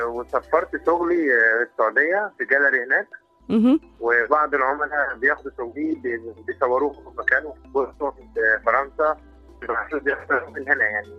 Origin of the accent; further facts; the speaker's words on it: Egypt; احنا كنا مصريين نشوف الحاجات دي ببساطه